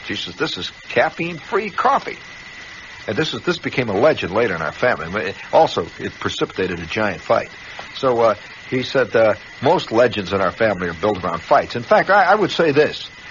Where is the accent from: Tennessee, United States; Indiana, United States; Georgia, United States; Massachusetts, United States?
Indiana, United States; Now, I came from Indiana. See, they had a lot of vegetables out there that you don't eat here.